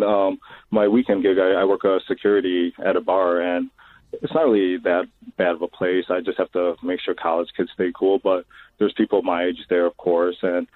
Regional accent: Chicago, Illinois, United States; I'm from Chicago.

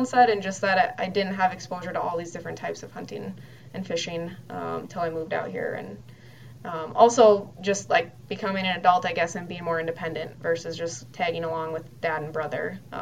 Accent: Minnesota, United States; But still, just growing up in the Twin Cities, like, there weren't many peers that hunted and fished, and certainly not female peers.

